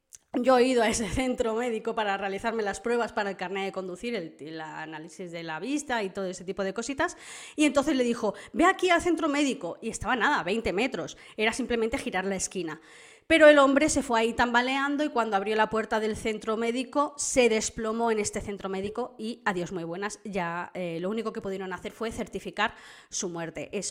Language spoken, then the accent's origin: Spanish; Santa Eulalia, Balearic Islands, Spain; Santa Eulalia del Río es el pueblo donde yo me he criado, he vivido toda mi vida allí, yo soy ibicenca y he vivido toda mi vida pues, en Santa Eulalia.